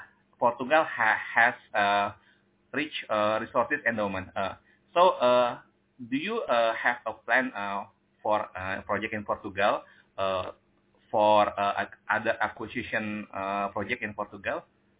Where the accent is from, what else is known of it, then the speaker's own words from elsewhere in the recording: Indonesia; from Indonesia.